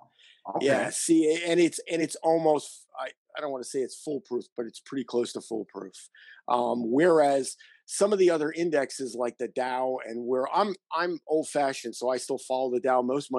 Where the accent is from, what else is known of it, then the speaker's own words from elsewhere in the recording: New York City, New York, United States; I'm a big Trump fan because I'm fundamentally a New Yorker and from the 1970s when New York was kind of a different place than it is now.